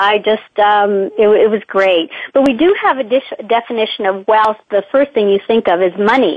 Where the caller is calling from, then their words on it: Oakville, Ontario, Canada; I am calling you from Oakville, Ontario, Canada.